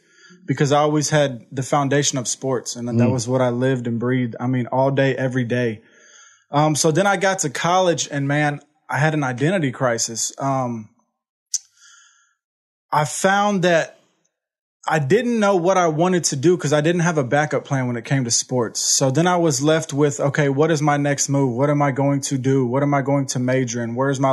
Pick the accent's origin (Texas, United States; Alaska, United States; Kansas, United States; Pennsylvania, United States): Texas, United States; Houston; I'm from Houston, Texas. I grew up in an amazing family. I'm a middle child.